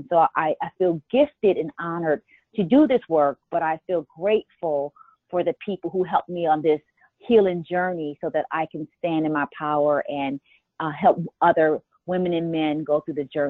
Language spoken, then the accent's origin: English; Missouri, United States; I grew up in Missouri, and at that time, integration was the law of the land, but it was not definitely the love of the people.